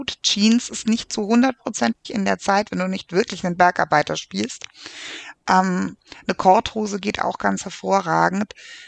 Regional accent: Baden-Württemberg, Germany; Aber ich bin auch Schwäbin.

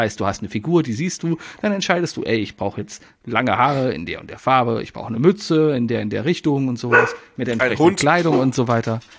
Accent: Cologne, North Rhine-Westphalia, Germany; Was macht man als Kölner da? Ne? Man geht in die Motorworld. Und hier in Ossendorf.

